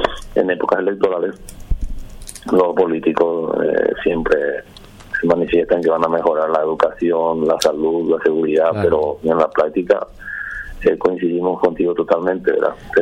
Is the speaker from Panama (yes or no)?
no; Itapúa, Paraguay; Uno de los hospitales de Itapúa, por ejemplo, yo soy de Itapúa